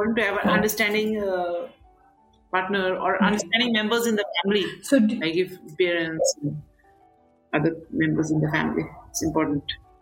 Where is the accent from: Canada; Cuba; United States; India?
India; Darjeeling, West Bengal; Darjeeling, growing up in Darjeeling, like, you know, you're also from Darjeeling, so you know what the favorite places are.